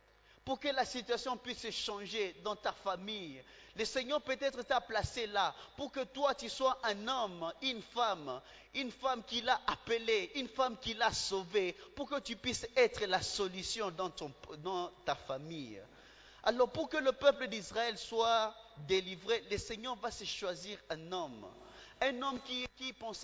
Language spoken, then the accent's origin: French; DR Congo; nous en tant que Congolais, particulièrement de l'Est de la RDC